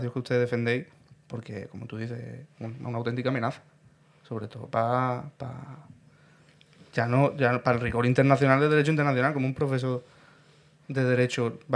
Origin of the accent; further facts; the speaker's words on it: Ireland; Spanish is a second language; Lo tiro para mi tierra, para mi caso, en Irlanda también hacían lo mismo.